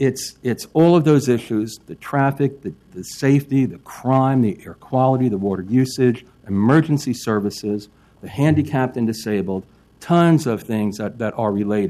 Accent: New Jersey, United States; moved away; I'm a refugee from New Jersey, like my friend there before.

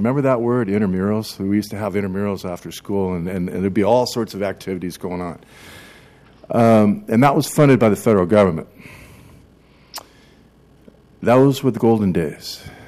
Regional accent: Oregon, United States; I grew up here in Oregon.

